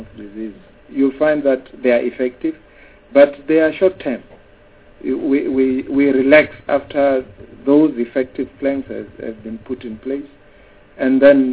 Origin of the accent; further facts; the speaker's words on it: Limpopo, South Africa; For the purpose of monitoring, I come from Limpopo.